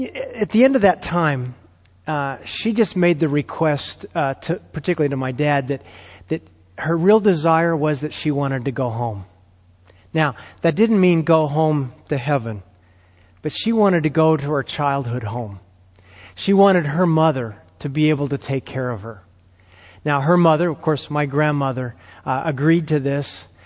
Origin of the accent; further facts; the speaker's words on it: Scottsdale, Arizona, United States; I grew up here in Arizona, actually in Scottsdale, when it was a little town up in the Phoenix area.